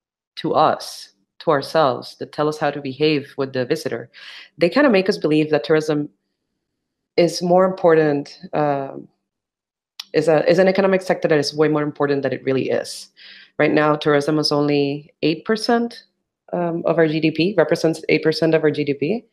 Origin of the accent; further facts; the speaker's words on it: San Juan, Puerto Rico; So when I moved back to Puerto Rico in 2014, I was a little bit shocked. I grew up in Old San Juan